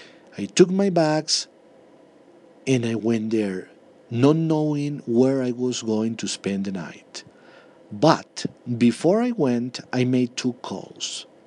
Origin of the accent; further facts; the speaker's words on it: Colombia; now in New York City, United States; I'm from Colombia. I need this working here in New York City.